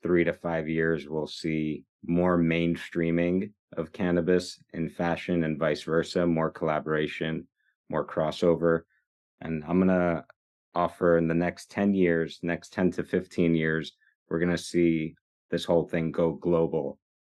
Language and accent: English; New York, United States; as a New Yorker, I'm biased, but the culture capital of the world